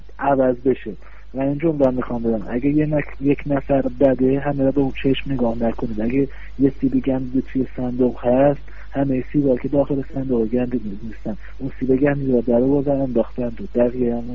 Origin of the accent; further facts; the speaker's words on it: Isfahan, Iran; من ایرانیم، اونم ایرانی، رنگ پوستمون یکی، زبونمون یکی، حالا خمینی شهر یه خود لهجه دارن درست